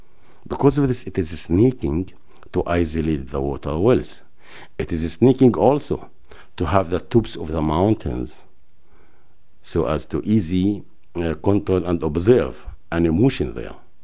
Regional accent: Jayous, West Bank, Palestine; English is a second language; I came from Jayous. It's a small village situated in the east north of Kalkili. My village is in the close area of the Green Line.

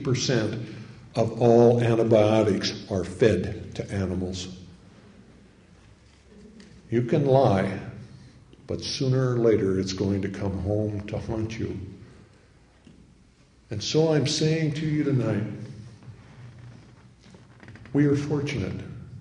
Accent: Great Falls, Montana, United States; Well, My hometown, Great Falls, Montana, today has a vegan restaurant.

